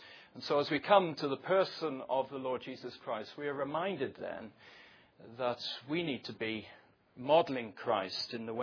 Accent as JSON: {"language": "English", "region": "Wales", "country": "United Kingdom", "tie": "born or raised there", "said": "I remember growing up in Wales"}